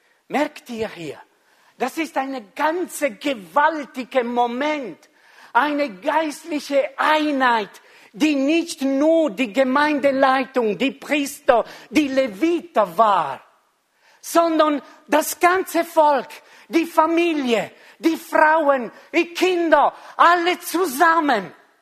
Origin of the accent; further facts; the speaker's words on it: Ticino, Switzerland; Wisst ihr, im Tessin, das ist meine Heimat natürlich, gell?